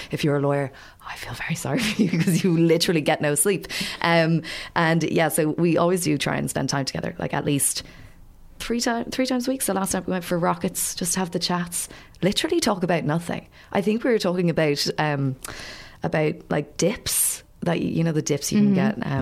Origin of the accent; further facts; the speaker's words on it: Canada; accent: American; moved away; my accent still, I do still have a little bit of a, some people call it an American accent. It is half Canadian because I did grow up there, but I was born here. So I was born here, moved over there when I was 2.